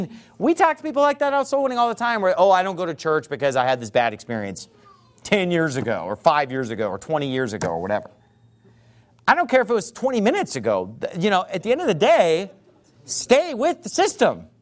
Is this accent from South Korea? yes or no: no; Sacramento, California, United States; and I love my hometown of Sacramento.